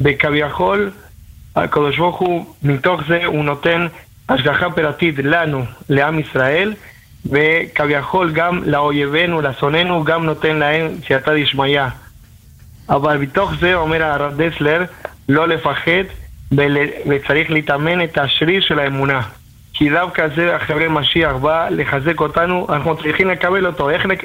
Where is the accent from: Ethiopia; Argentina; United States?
Argentina; Hebrew is a second language; now in Israel; לא, אני מארגנטינה.